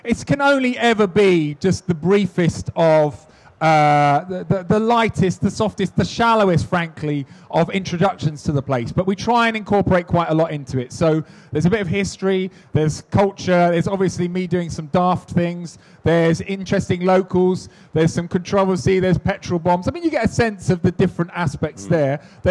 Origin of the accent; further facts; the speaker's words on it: United Kingdom; I love Blighty. I love being British